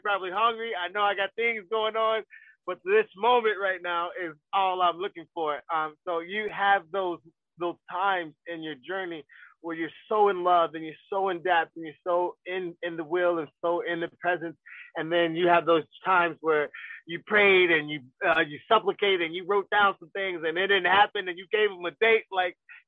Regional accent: Ghana; I'm Ghana. I'm Ghanaian, and my father died over there when I was 9 years old.

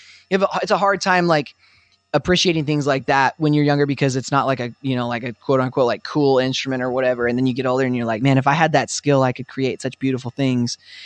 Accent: Spokane, Washington, United States; You know, I'm from Spokane, Washington. That's where I was born and raised.

